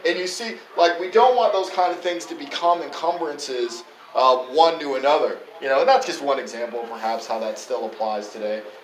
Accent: New Haven, Connecticut, United States; And that was just natural in the community I grew up in New Haven, in Connecticut.

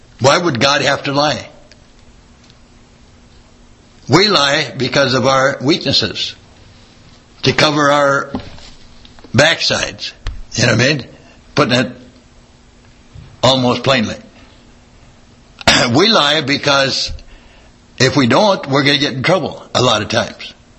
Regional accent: Missouri, United States; And, well, I'm from Missouri. I got to see it to believe it.

